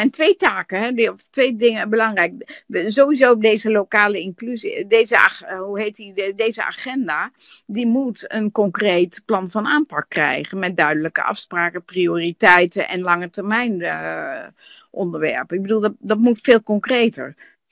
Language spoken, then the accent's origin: Dutch; Groningen, Netherlands; Daar wil je als Groninger toch aan meedoen.